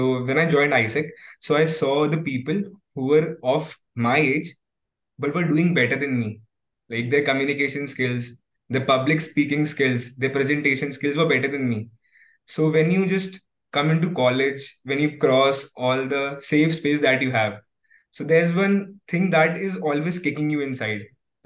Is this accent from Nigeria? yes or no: no; Agra, Uttar Pradesh, India; was to shift again to Agra because I'm doing BCom. So my parents wanted me to just do BCom from my hometown only